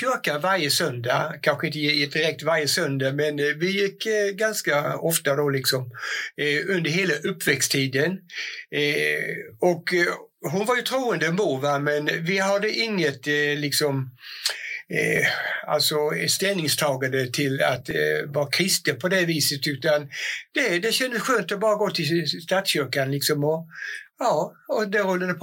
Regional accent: Bredöj, Jönköping County, Sweden; now in Värnamo, Sweden; jag är ju uppväxt i Bredöj och bott nästan på det mesta utav mitt liv egentligen.

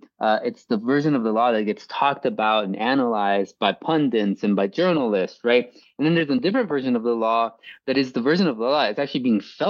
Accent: McAllen, Texas, United States; growing up in a place like the Valley, I was born in McAllen, Texas, and that's mostly where. Yeah, that's where I went to school. That's, my mom is still there.

